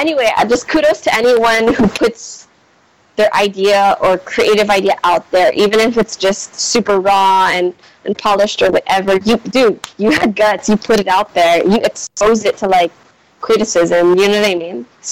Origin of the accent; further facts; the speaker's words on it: Philippines; I grew up in the Philippines and I never studied abroad, and I never went to like a university abroad.